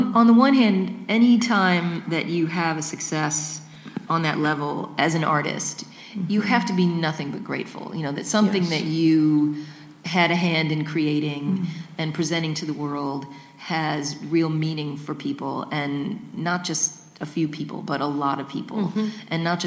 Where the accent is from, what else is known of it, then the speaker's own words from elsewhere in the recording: Kentucky, United States; And, you know, I grew up in Kentucky, so to be playing a you know, gig in New York City, I was like, ah.